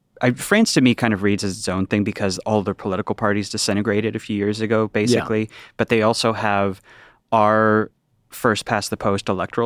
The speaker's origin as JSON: {"language": "English", "country": "United States", "said": "I know as an American, I don't have a lot of ground to stand on"}